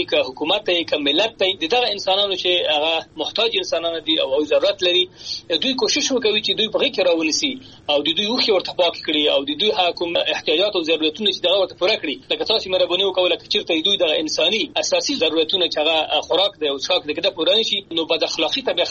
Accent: Afghanistan

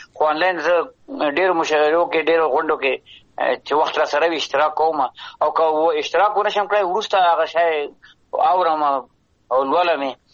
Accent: Afghanistan; moved away; وطن کې مو ژوند هلته پیدا شوي یو، لوی

